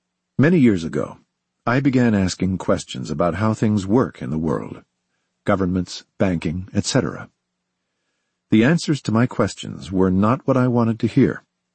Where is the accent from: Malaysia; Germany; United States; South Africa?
South Africa; I come from South Africa, and I always knew something was wrong.